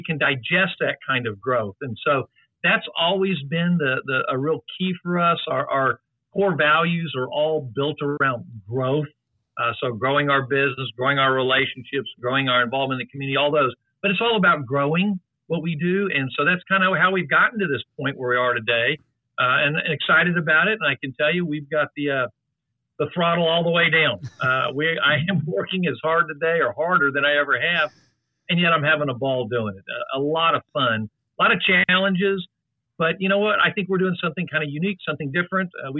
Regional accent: San Antonio, Texas, United States; now in Austin, United States; I'm originally from San Antonio. I'm second generation in that. I moved to Austin in 1983 after graduating from A&M

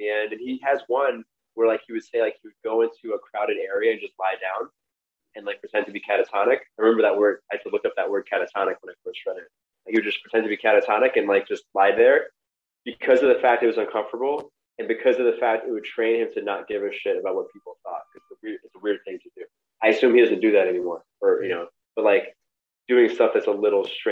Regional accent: New York City, New York, United States; So I grew up in Brooklyn also

